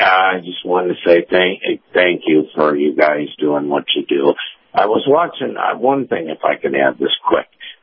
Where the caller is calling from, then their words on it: Tampa, Florida, United States; Hey, Captain Kyle. It's … here in Tampa.